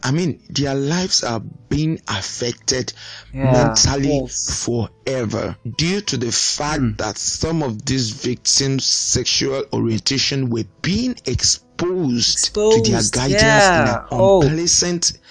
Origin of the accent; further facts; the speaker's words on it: Nigeria; I'm a Nigerian, and I know what is going on with Nigerian authorities.